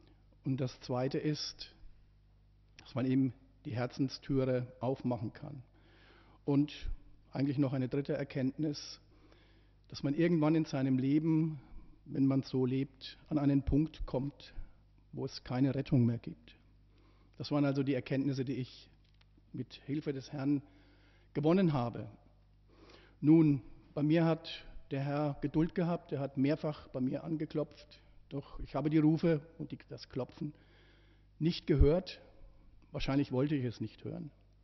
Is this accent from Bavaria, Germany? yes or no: yes; Euerfeld, Bavaria, Germany; ich bin aus Euerfeld und 59 Jahre alt